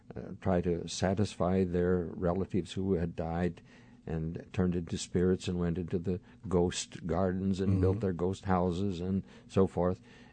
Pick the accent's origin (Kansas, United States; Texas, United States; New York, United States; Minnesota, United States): Texas, United States; El Paso; born there; I was born in El Paso, Texas, on the Mexican border, and my father spoke Spanish